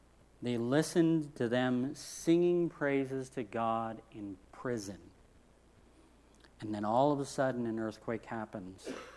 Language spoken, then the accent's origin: English; California, United States; Well, I mean, I'm from California, so that's like, whatever. That's another Tuesday for us.